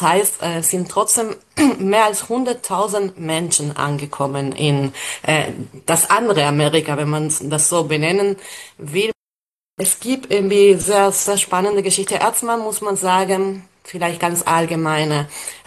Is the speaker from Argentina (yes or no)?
yes; Argentina; sag ich, komme ja aus Argentinien, dass ich mal in USA war und ich sagte, ich komme aus Südamerika